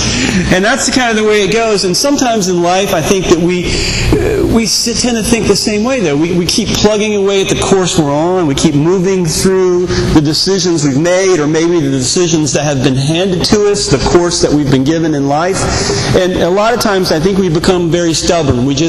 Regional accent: North Carolina, United States; I grew up in North Carolina. It's a southern state.

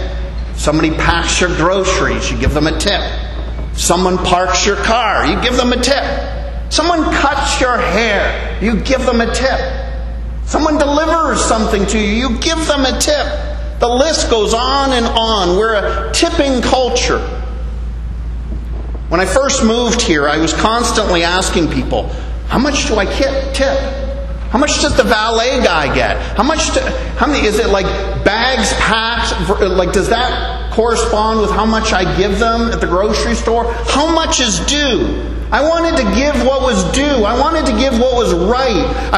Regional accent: Canada; I was born and raised in Canada, and that I come from Scottish heritage.

